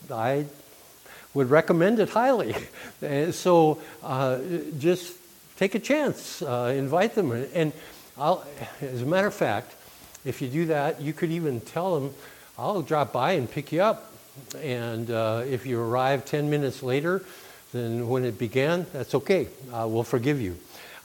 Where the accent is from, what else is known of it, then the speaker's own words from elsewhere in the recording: Allouez, Wisconsin, United States; and so we grew up together in Alloway, which is next to Green Bay, Wisconsin